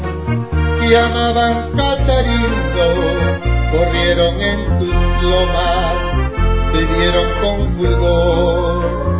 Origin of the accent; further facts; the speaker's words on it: Islay, Arequipa, Peru; todos somos hermanos, pues somos de Isla.